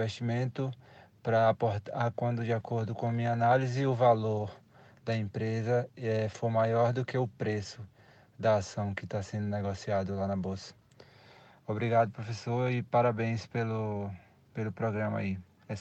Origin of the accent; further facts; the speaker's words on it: Feira de Santana, Bahia, Brazil; eu sou da cidade de Feira de Santana, na Bahia.